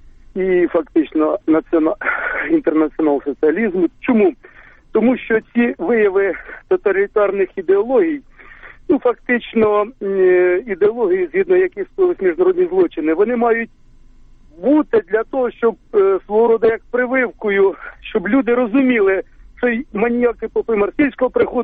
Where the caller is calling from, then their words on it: Poltava Oblast, Ukraine; з Полтавщини.